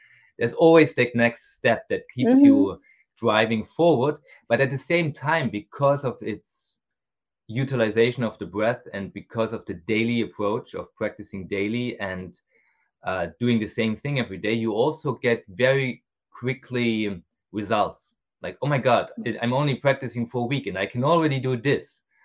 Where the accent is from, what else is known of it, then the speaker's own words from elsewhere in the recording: Germany; I grew up in Germany. I went to normal high school and then to university.